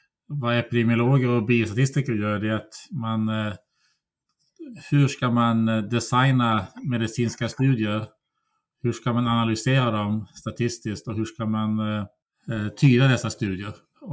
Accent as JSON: {"language": "Swedish", "town": "Umeå", "region": "Västerbotten County", "country": "Sweden", "tie": "born or raised there", "also_born_or_lived": "United States", "said": "jag växte upp i Umeå och gick på universitetet där, studerade statistik. Sedan doktorerade jag i USA."}